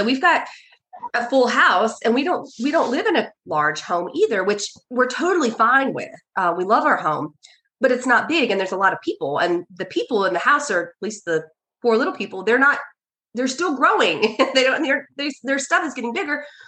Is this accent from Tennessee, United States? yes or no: no; Georgia, United States; I grew up in Georgia, and we would go to Babyland